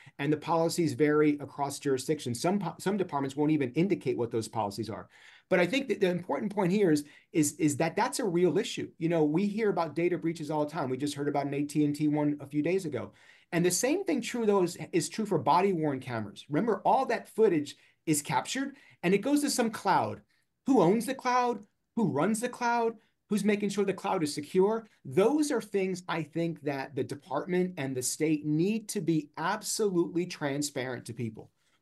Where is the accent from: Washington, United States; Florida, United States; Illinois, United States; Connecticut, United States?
Florida, United States; Miami; Here in my hometown, Miami, Miami Beach use it during spring break.